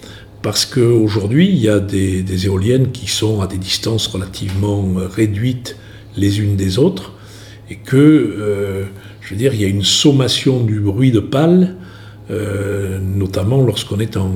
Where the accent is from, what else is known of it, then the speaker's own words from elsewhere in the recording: Millau, Occitanie, France; d'abord je suis Aveyronnais, ensuite je connais bien le Lévézou, qui est ma terre natale. Moi je suis né à Millau, mais je suis issu du Lévézou.